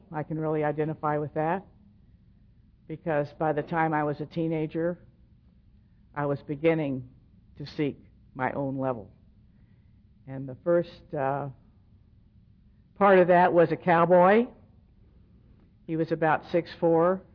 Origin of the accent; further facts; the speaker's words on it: Texas, United States; moved away as an adult; now in Los Angeles, United States; Because I had just moved to Los Angeles from Texas. I was born and raised in Texas.